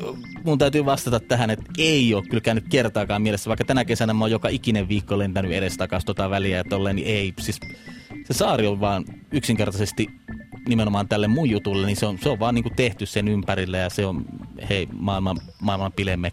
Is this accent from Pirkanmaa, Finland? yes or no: no; Keminmaa, Lapland, Finland; mä oon kotoisin Kemin maalta, en Kemi.